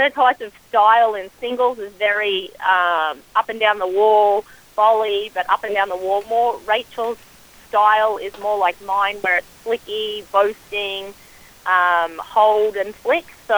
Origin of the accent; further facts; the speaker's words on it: Brisbane, Queensland, Australia; We grew up in Brisbane, north of Sydney.